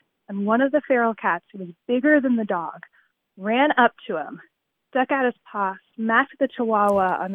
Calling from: Indianapolis, Indiana, United States; I'm calling from Indianapolis.

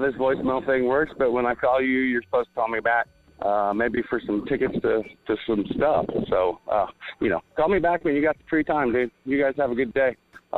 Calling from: Kansas, United States; I'm calling you from Kansas.

